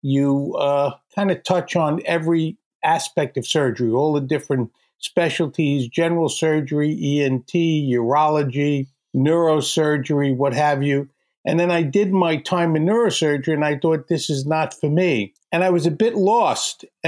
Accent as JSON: {"language": "English", "town": "New York City", "region": "New York", "country": "United States", "tie": "born there", "said": "In Astoria, Queens, New York."}